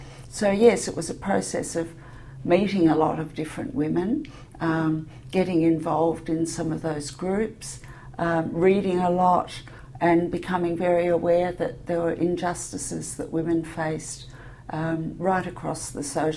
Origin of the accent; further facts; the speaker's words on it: Sydney, New South Wales, Australia; Dad was working in business and my mother had gone to secretarial school. So I grew up in a kind of classic 1950s, 1960s suburban Sydney.